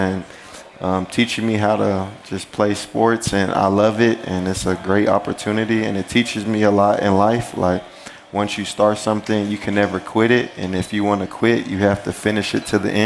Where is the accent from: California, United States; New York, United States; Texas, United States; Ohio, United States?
Texas, United States; Dallas; now in Munich, Germany; from Dallas, Texas, part of the Munich Ravens now.